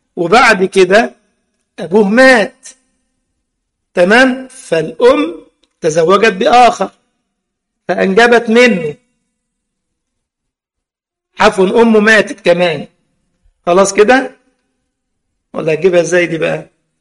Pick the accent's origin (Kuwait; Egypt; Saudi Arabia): Egypt; حتى عندنا في مصر يقول لك الخال والد